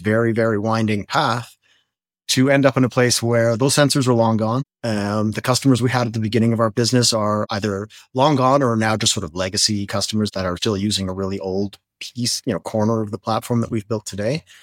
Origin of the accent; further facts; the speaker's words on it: Canada; Being Canadian. I mean, like I grew up here